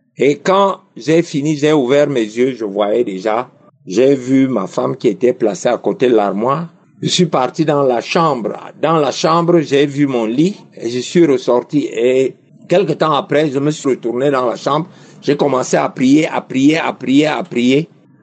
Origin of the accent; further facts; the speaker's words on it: Cameroon; Bonjour, je suis Camerounais et j'habite au Cameroun.